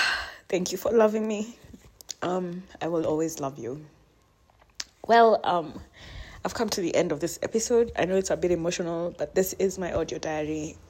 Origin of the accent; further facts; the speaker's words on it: Nyeri, Nyeri County, Kenya; But we're both from Nyeri, around the same village.